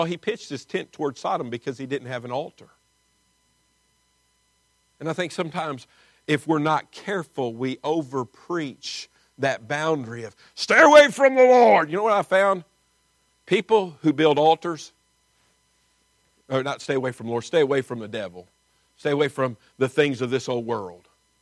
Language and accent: English; Kentucky, United States; I grew up in Kentucky. I went off to school to learn the English language. Before that, I knew hick.